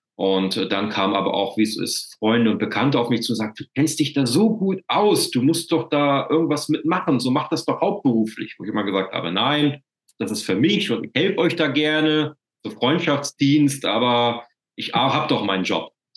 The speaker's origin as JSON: {"language": "German", "country": "Germany", "said": "Ich komme aus der Nähe von Hamburg gebürtig, bin jetzt aber in die Pfalz runtergezogen."}